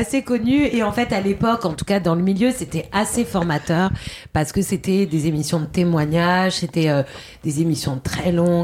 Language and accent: French; Corsica, France; chez moi en Corse